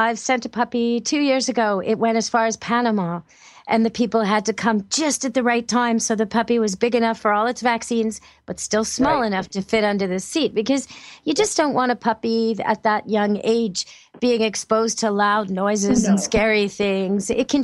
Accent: Canada; I'm Canadian

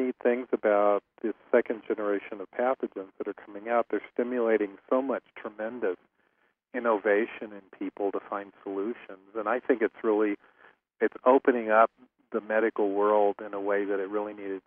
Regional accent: Kentucky, United States; I'm from Kentucky, and we know how to pronounce all words perfectly.

